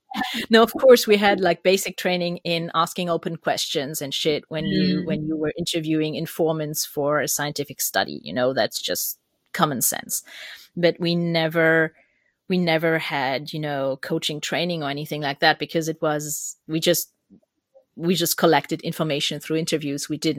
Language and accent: English; Germany; accent: German; English is a second language; Sorry, truths or not. My German accent.